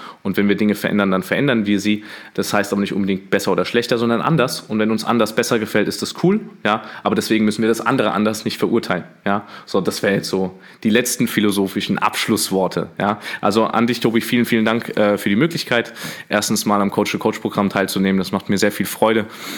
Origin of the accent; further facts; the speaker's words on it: Hesse, Germany; sagt man bei uns in Hessen